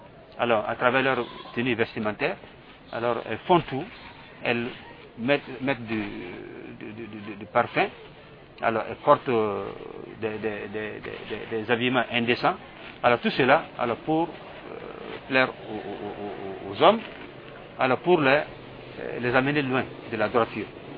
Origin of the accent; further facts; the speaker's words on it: Burkina Faso; Vous savez que chez nous, au Burkina Faso, comme dans les pays laïcs, la musique est un frein.